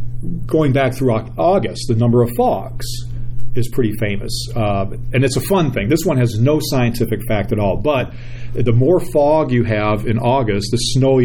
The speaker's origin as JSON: {"language": "English", "town": "St. Louis", "region": "Missouri", "country": "United States", "tie": "born or raised there", "said": "I grew up in St. Louis."}